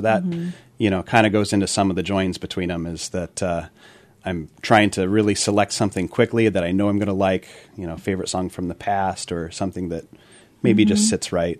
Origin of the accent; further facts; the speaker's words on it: Illinois, United States; also born or lived in Southern Oregon; I grew up in just outside of Chicago in Illinois, and then half of my upbringing is in Southern Oregon.